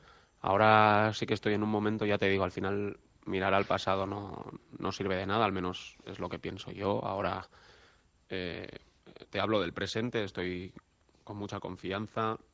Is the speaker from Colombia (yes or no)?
no; Barcelona, Catalonia, Spain; Bueno, al final yo soy de Barcelona, tal, y qué mejor sitio